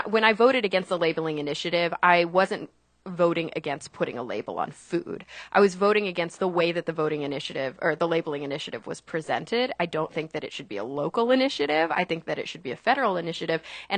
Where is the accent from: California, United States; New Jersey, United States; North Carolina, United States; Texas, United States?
Texas, United States; Plano; What is there to do in Texas? Like a suburb of Dallas called Plano.